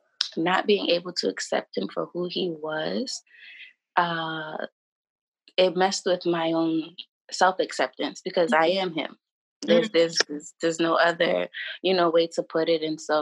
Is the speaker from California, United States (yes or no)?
no; New York, United States; I also work in child welfare. I'm from New York.